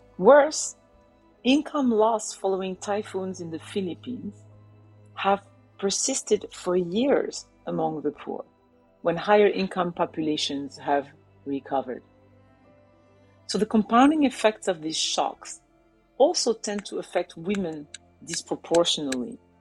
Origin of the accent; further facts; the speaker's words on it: Senegal; my first-hand experience of climate change is really in my home country, Senegal